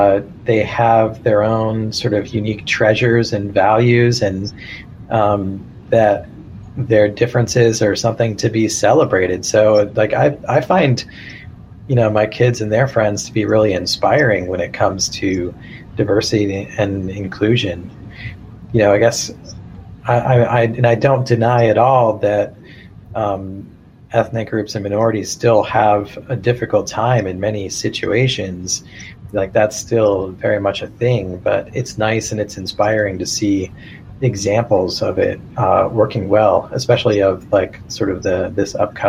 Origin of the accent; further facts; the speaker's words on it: Virginia, United States; Well, so I grew up in Virginia and went to high school in Virginia in like the mid-80s.